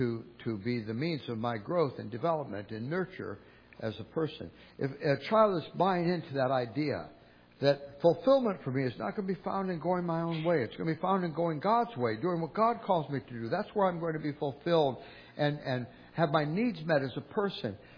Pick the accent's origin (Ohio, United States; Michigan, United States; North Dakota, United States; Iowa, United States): Ohio, United States; Toledo; When I was a kid, we grew up in Toledo, Ohio.